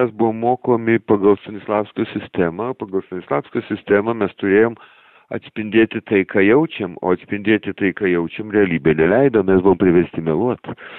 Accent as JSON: {"language": "Lithuanian", "town": "Klaipėda", "region": "Klaipėda County", "country": "Lithuania", "tie": "born there", "said": "kad kaip nekeista, kadangi aš gimiau Klaipėdoj."}